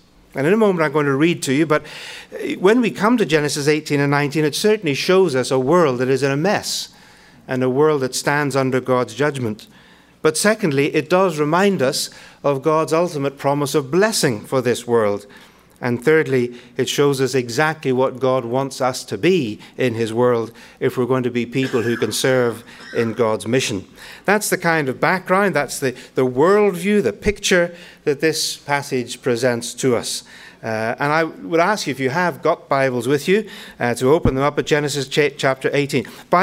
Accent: Belfast, Northern Ireland, United Kingdom; I'm originally brought up in Belfast, Northern Ireland. But being in Northern Ireland, I am also British.

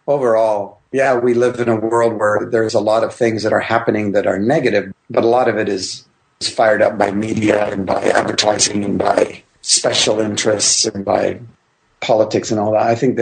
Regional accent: Indonesia; also born or lived in Canada; I'm Canadian born, grew up in Indonesia, dual citizen now.

